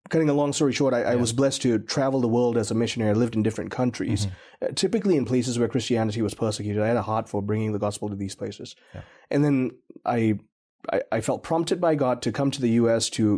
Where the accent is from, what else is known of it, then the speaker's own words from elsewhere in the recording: Malaysia; We're about four or five generations into being Malaysian, so pretty separated from the Indian heritage.